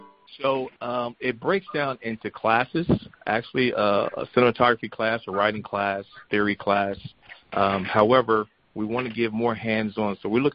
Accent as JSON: {"language": "English", "town": "Philadelphia", "region": "Pennsylvania", "country": "United States", "said": "I'm a kid from Philadelphia, so I'd rather give the Fairburn residents opportunity first"}